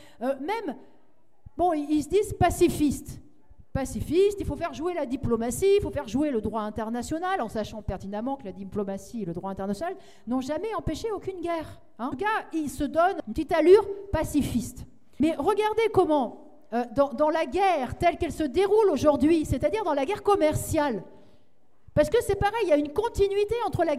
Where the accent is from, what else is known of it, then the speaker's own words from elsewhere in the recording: France; Ben oui, on est tous des Français.